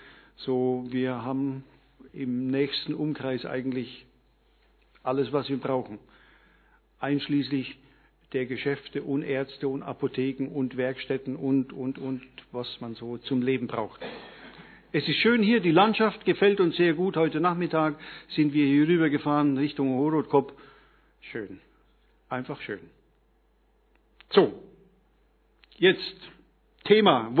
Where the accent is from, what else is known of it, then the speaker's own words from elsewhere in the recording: Rentweinsdorf, Bavaria, Germany; born there; Gebürtig bin ich aus Unterfranken, aus einem kleinen Ort Rentweinsdorf in der Nähe von Ebern und Bamberg.